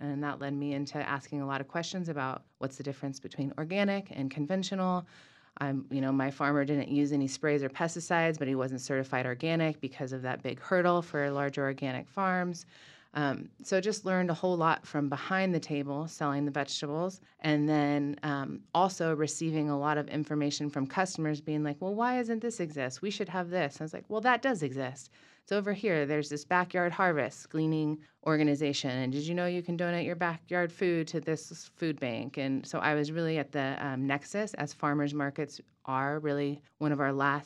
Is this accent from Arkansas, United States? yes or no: no; California, United States; I grew up in the mountains outside of Los Angeles, so very rural, an hour from the nearest grocery store, gas station.